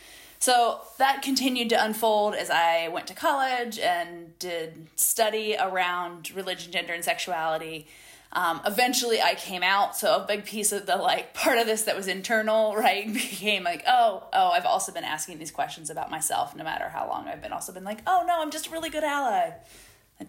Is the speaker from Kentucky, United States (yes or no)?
no; Ohio, United States; I was born and raised in Ohio. I am an Ohioan by, certainly by place and in part by heart, though I'm also a Southerner now because I've been living in the Southeast U.S. for over 20 years.